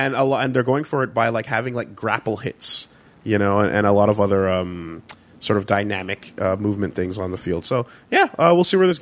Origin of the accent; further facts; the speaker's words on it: United States; moved away as an adult; now in China; I'm an American who's lived in China for about 7 years now, and I do work related to the games industry.